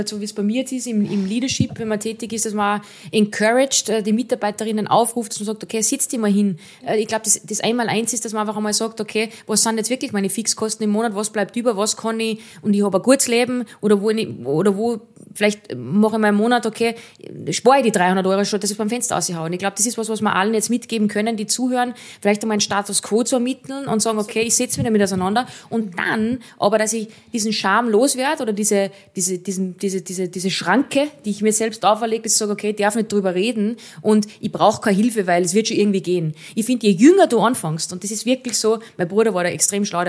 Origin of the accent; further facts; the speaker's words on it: Austria; was auch ein Problem ist bei uns in Österreich, dieses Neidige und Missgünstige